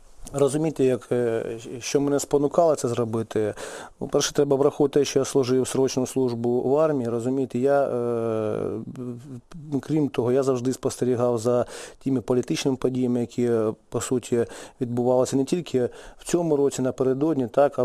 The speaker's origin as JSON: {"language": "Ukrainian", "region": "Sumy Oblast", "country": "Ukraine", "tie": "born or raised there", "said": "тим більше, що я сам родом із Сумщини, так, ось, це Східна теж область"}